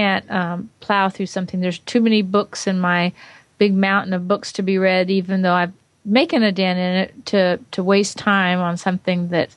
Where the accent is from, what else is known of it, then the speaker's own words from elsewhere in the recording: Georgia, United States; from Georgia.